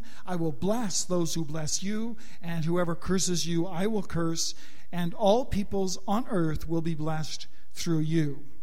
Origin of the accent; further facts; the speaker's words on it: Canada; also born or lived in France; My time growing up in Canada, many, many people are born and raised and live their whole lives there in the same place.